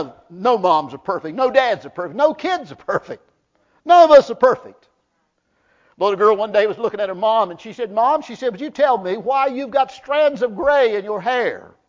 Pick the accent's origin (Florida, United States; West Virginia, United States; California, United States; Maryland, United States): West Virginia, United States; You know I was born in West Virginia. You know I come up simple.